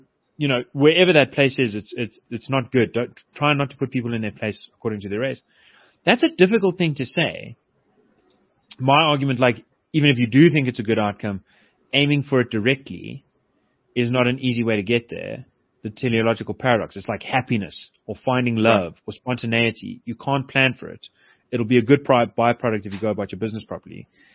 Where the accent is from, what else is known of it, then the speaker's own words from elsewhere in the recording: Yeovil, South West England, United Kingdom; I grew up in Yeovil. All of my neighbors were different races as a little kid.